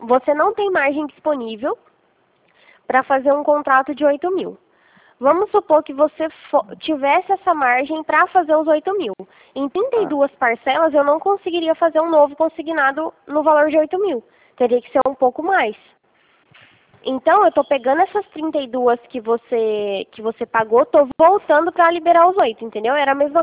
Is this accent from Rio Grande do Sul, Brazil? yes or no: no; Minas Gerais, Brazil; now in Rio Claro, Brazil; Na verdade, eu sou de Minas e moro em Rio Claro.